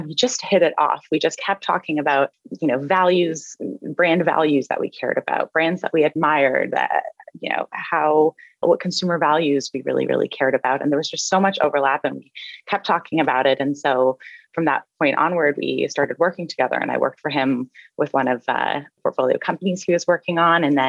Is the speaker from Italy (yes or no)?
no; Canada; Yeah, so about me, I'm Canadian. I was raised by a single mom